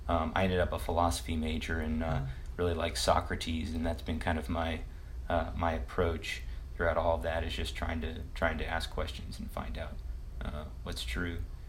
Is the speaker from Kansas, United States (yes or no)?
yes; Olathe, Kansas, United States; I grew up in Olathe, Kansas.